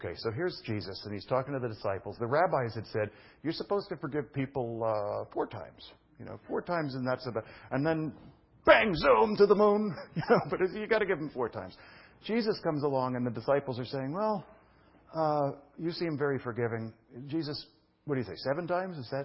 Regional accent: Brooklyn, New York, United States; I'm from Brooklyn, you know, believe it's, I don't know, calves jumping from a stall.

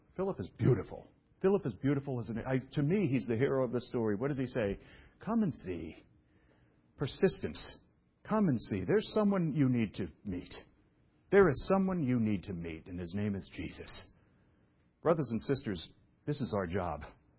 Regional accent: New York City, New York, United States; I'm from New York City.

